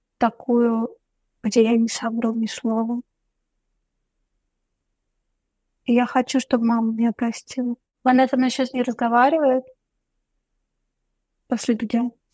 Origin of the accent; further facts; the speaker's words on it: Moscow, Russia; И я ей просто сказала правду, что я из России, что я из Москвы.